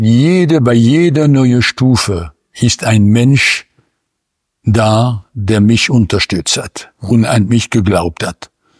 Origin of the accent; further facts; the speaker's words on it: Reims, Grand Est, France; werde im nächsten Monat in meine Heimatstadt Reims eingeladen